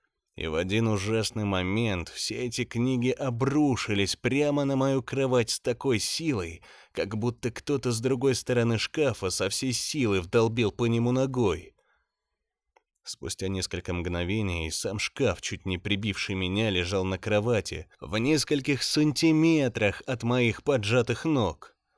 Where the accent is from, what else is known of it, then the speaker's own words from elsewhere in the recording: Saint Petersburg, Russia; мне 34 года, родом я из Петербурга. Но в силу обстоятельств очень часто меняю города, уезжаю в командировки по работе.